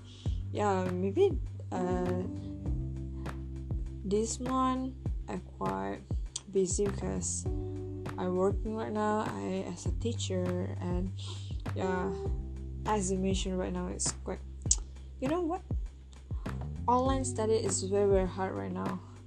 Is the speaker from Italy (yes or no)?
yes; Italy; English is a second language; I'm from Italy.